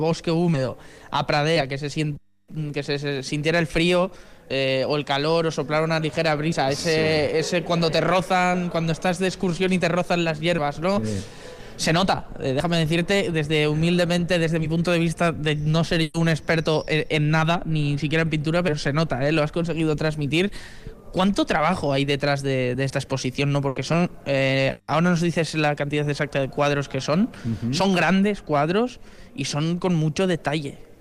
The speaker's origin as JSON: {"language": "Spanish", "town": "Otazu", "region": "Basque Country", "country": "Spain", "said": "en mi pueblo, que yo soy de Otazu, las tenemos"}